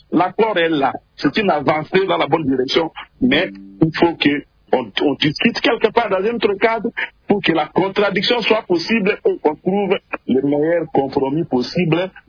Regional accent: Kisangani, Tshopo, DR Congo; now in Kinshasa, DR Congo; chez moi à Kisangani

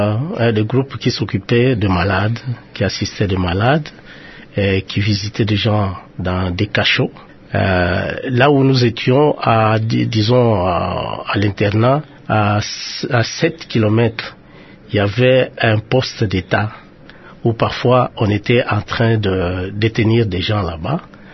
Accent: Fangongo, Kongo Central, DR Congo; Oui, j'ai passé toute mon enfance là-bas. J'ai fait mes études primaires chez moi, à Fangongo, à 7 kilomètres de mon village.

